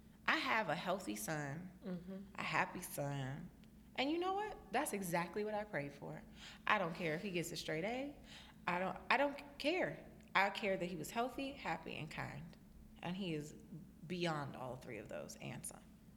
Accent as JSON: {"language": "English", "town": "Oakland", "region": "California", "country": "United States", "said": "I'm from Oakland."}